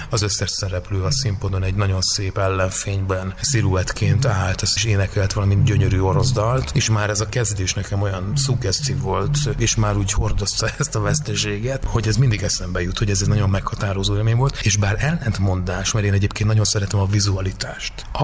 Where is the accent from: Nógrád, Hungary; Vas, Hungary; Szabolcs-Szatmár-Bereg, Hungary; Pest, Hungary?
Szabolcs-Szatmár-Bereg, Hungary; Nyíregyháza; Én Nyíregyházán nőttem föl